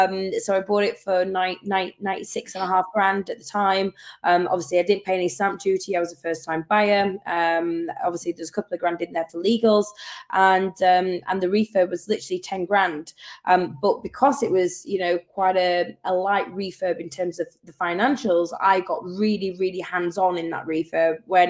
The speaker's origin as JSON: {"language": "English", "region": "Yorkshire and the Humber", "country": "United Kingdom", "tie": "born or raised there", "said": "growing up in Yorkshire and being here."}